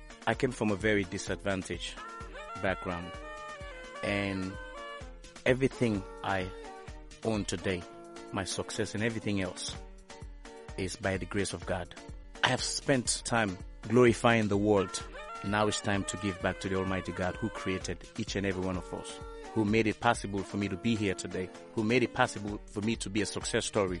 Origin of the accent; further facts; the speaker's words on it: Sierra Leone; accent: African; I am from Sierra Leone.